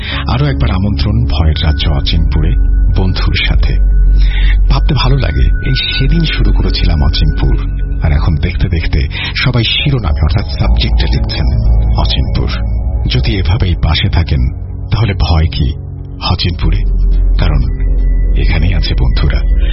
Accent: Daragaon, Sylhet Division, Bangladesh; now in France; আমার বাড়ি সিলেটের হবিগঞ্জ জেলার দাঁড়াগাঁও গ্রামে, বর্তমানে আমি ফ্রান্সের নাগরিক, ঈদের জন্য পরিবার নিয়ে বাংলাদেশে বেড়াতে এসেছি।

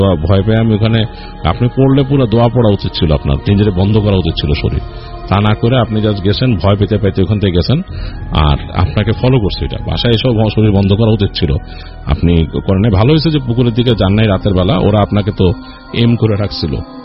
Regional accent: Mohammadpur, Dhaka Division, Bangladesh; আমি নিজে মোহাম্মদপুরের ছেলে, আমি জানি আমাদের এই এলাকা অনেক রকম এরকম ঘটনা প্রচলিত আছে

